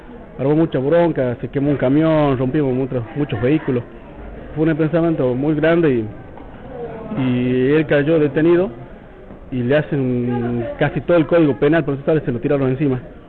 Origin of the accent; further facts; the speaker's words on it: Tartagal, Salta, Argentina; soy de Tartagal, Salta, de Quebracho, de la ciudad de Tartagal.